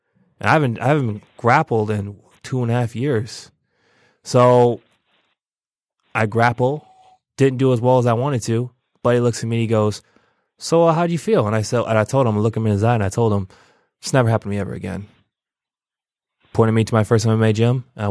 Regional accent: Pontiac, Michigan, United States; So, you know, I'm a kid from Pontiac, you know, you know, came from some rough streets, and you know, wrestled.

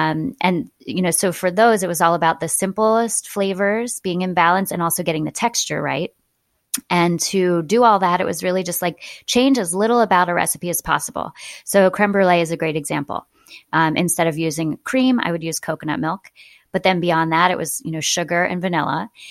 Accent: Pennsylvania, United States; Rich and I grew up with in the Philadelphia suburbs

